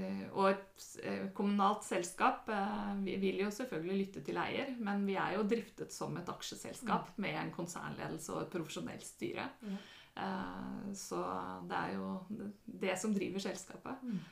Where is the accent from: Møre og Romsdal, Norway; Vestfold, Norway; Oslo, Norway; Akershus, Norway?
Oslo, Norway; Jeg er jo fra Oslo